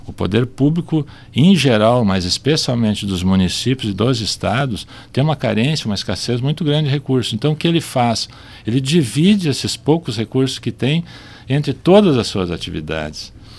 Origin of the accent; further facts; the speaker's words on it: Rio Grande do Sul, Brazil; Nós, o nosso estado, ou nós como gaúchos, somos que temos menos moral para falar numa mudança de cultura